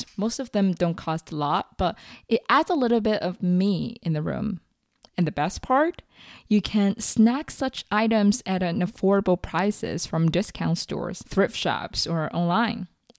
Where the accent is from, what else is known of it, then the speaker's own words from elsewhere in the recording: China; moved away as an adult; I'm originally from China, where I spent the first 21 years of my life.